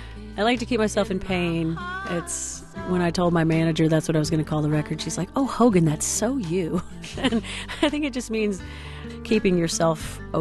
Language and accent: English; North Carolina, United States; My mom pointed out, I guess, when in growing up in North Carolina on Mother's Day, if your mother was alive, you'd have a red rose, and if she was deceased, you'd bring a white rose to church.